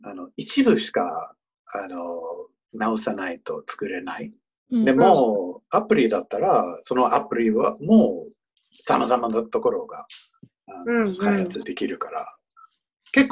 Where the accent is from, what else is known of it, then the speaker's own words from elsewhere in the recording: Boston, Massachusetts, United States; now in San Francisco, United States; いや、生まれ育ちはボストン。